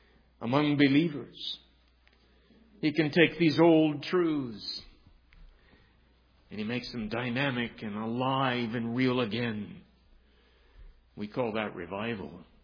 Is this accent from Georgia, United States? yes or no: no; San Antonio, Texas, United States; Remember, I was in San Antonio, Texas, my hometown, and it's the Alamo City.